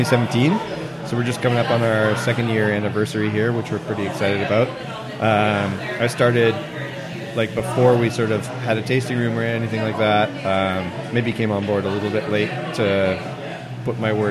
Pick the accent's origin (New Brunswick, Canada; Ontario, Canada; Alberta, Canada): Alberta, Canada; Edmonton; born there; also born or lived in Manitoba / Nova Scotia / British Columbia; now in Vancouver, Canada; I was born in Edmonton, kind of lived all around Alberta and Manitoba, and lived a little bit in Nova Scotia and BC. Moved around a lot because my mom's a nomad, but landed in Vancouver to go to jazz school